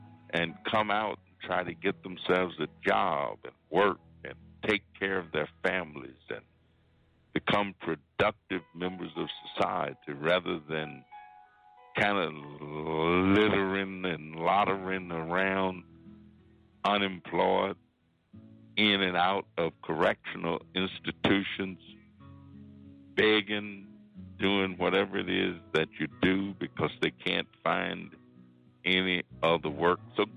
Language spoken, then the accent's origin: English; Illinois, United States; Now, in my hometown, the hottest race going on right now is the race for state's attorney for Cook County.